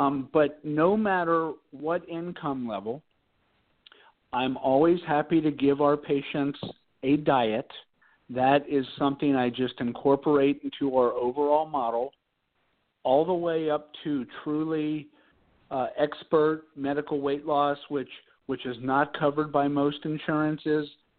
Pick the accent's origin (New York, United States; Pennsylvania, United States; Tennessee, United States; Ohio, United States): Ohio, United States; Cincinnati; I'm born and raised in Cincinnati. For people who know Cincinnati, this is a big high school town.